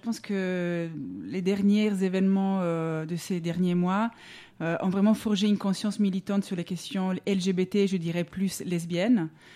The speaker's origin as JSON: {"language": "French", "region": "Italian-speaking Switzerland", "country": "Switzerland", "tie": "born there", "moved": "as an adult", "said": "je suis née en Suisse, donc dans la partie italienne de la Suisse."}